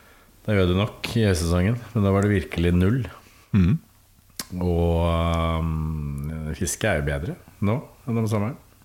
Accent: Bærum, Akershus, Norway; det var ikke der jeg vokste opp I Bærum, noe overklassested, da, med sånn akademikerbasert.

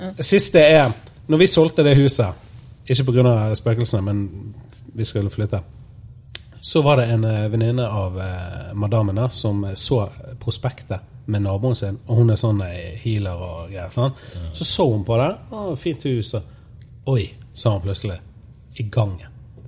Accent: Bergen, Vestland, Norway; jeg kommer jo fra Bjørndal, som ligger opp med Svartedike. Så flyttet vi til Fyllingen

